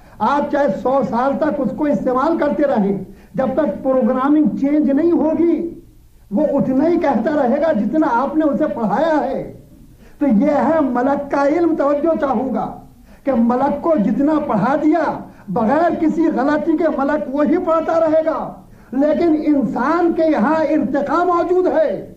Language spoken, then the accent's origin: Urdu; Lucknow, Uttar Pradesh, India; میں انڈیا کا رہنے والا ہوں, لکھنؤ پرانا شہر ہے